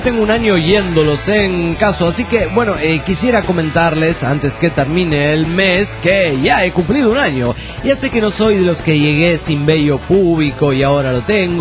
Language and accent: Spanish; Colombia; yo viví toda mi infancia también en Colombia.